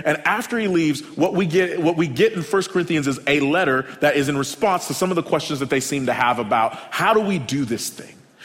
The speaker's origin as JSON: {"language": "English", "region": "Oklahoma", "country": "United States", "said": "So I am from Oklahoma, an alumni from the University of Oklahoma, and all in all, we've had a pretty good sports year."}